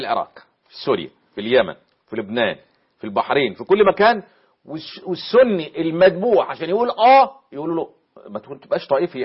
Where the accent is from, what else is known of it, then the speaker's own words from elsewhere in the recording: Egypt; اللي هو الحلف الموجود عندنا في مصر دلوقتي